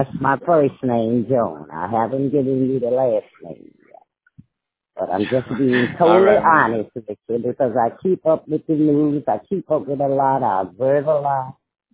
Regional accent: Florida, United States; He was a truck driver, hard working fellow, took care of his family. I came from Florida.

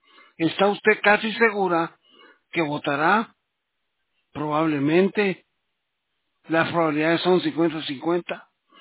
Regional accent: Santiago Nonualco, La Paz, El Salvador; Yo también soy de El Salvador.

